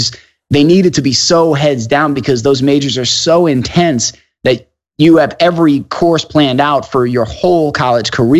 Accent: New Jersey, United States; So I grew up in New Jersey, and contrary to popular belief, we do not all talk like the people on the Jersey Shore.

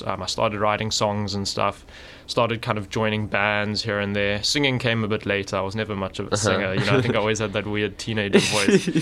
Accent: Johannesburg, Gauteng, South Africa; because I grew up in Joburg.

